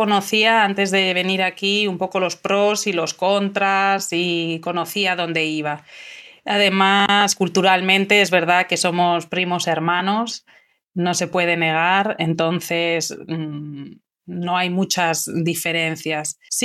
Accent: Valladolid, Castile and León, Spain; now in Messina, Italy; aunque soy de España, de una ciudad que se llama Valladolid, actualmente vivo en Italia, en Sicilia y más concretamente en Messina.

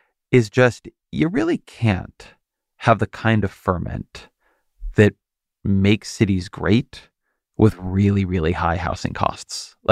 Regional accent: California, United States; I come from Southern California. I went to school up in Santa Cruz.

